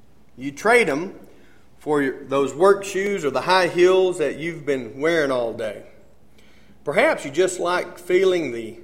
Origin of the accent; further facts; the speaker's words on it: Dallas, Texas, United States; We're from the Dallas area